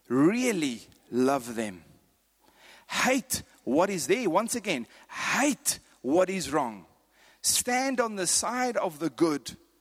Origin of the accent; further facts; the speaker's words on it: Free State, South Africa; I grew up in the Free State.